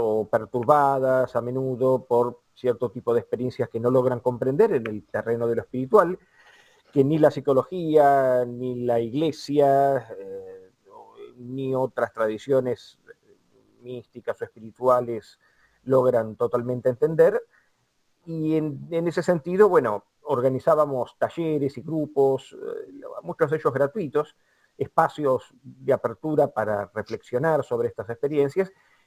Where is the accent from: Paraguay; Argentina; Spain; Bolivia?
Argentina; Almagro, Buenos Aires; Nací en Almagro y ahora estoy en Constitución.